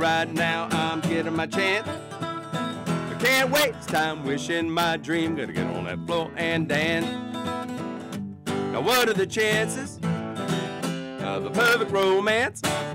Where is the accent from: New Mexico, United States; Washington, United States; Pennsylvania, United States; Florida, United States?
Florida, United States; Jacksonville; I grew up in Jacksonville, third generation North Florida redneck. Yeah, that's just the way it is. But I left town, and now I'm come back after 20 years.